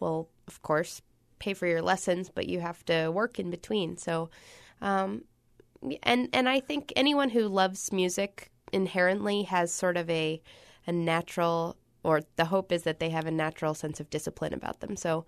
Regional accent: Philadelphia, Pennsylvania, United States; I mean, they're my hometown band, and I grew up idolizing so many of them

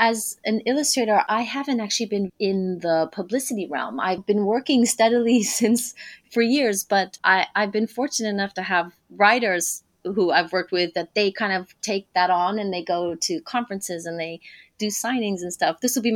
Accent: Kenya; also born or lived in Niger; that's very much influenced from growing up in Kenya, also Niger.

